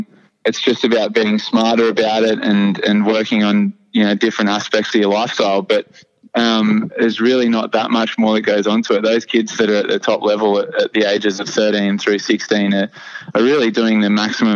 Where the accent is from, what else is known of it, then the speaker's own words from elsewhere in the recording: Port Macquarie, New South Wales, Australia; I know myself, I grew up in Port Macquarie and didn't really have much access or exposure to any professional swimmers.